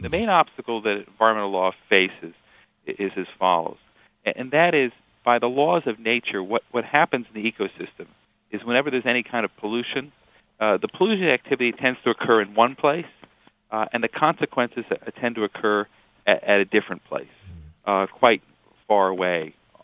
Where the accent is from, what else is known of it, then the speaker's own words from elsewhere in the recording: Urbana, Illinois, United States; certainly I remember being on campus at the time in the 1960s, growing up in Urbana, Illinois